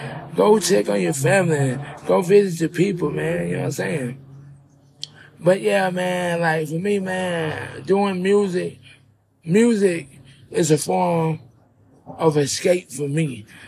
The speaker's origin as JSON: {"language": "English", "town": "LaGrange", "region": "Georgia", "country": "United States", "tie": "born or raised there", "said": "I'm from LaGrange, Georgia, man. Born and raised in LaGrange, Georgia. You know what I'm saying? Georgia native, you know what I'm saying?"}